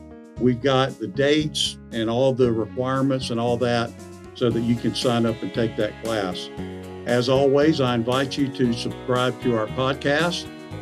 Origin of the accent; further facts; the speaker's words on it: South Carolina, United States; we are from the same part of the country. We're both from South Carolina, so you may hear a little bit of similarities between us.